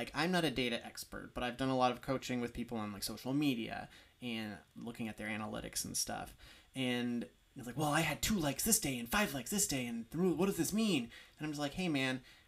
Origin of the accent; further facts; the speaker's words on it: Kankakee, Illinois, United States; When I grew up in Illinois, Kankakee, Illinois, the coroner was an elected position.